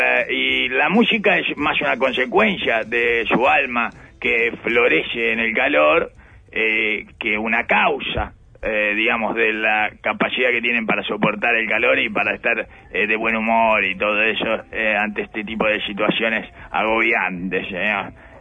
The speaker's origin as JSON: {"language": "Spanish", "country": "Uruguay", "said": "como uruguayo"}